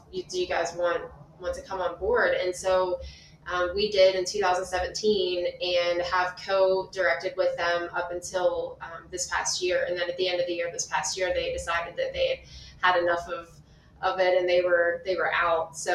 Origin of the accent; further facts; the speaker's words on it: Pennsylvania, United States; moved away; I mean, I'm from Pennsylvania originally and you couldn't pay me to move back up there at any time of the year, but especially right now.